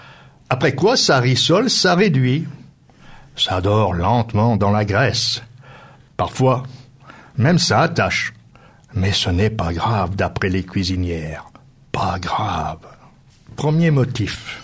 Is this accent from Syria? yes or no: no; Bourgoin-Jallieu, Auvergne-Rhône-Alpes, France; born there; je suis né, moi aussi, à Bourgoin-Jallieu.